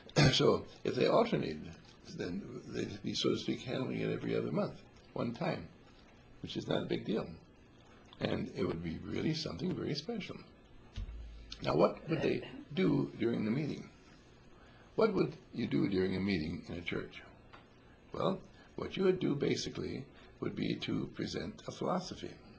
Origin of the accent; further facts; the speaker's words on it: Wauwatosa, Wisconsin, United States; born there; Where I was born is Wauwatosa in Milwaukee.